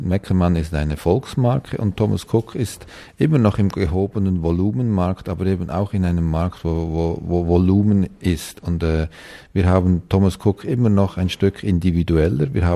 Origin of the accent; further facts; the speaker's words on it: Switzerland; als Schweizer hatte ich da, glaube ich, wenig Glaubwürdigkeit